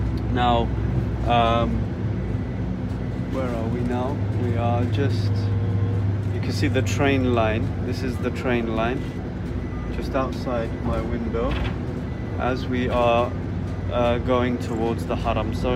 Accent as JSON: {"language": "English", "town": "Mecca", "region": "Makkah Province", "country": "Saudi Arabia", "said": "because we're from Mecca, we don't need to do tawaf al-qudum"}